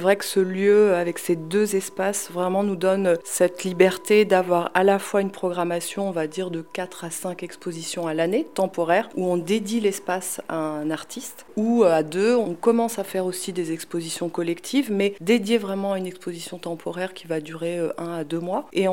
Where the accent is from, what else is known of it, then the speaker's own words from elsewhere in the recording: Brittany, France; also born or lived in Paris; now in Nantes, France; Moi, je suis originaire de la baie de Morlaix, dans le Finistère.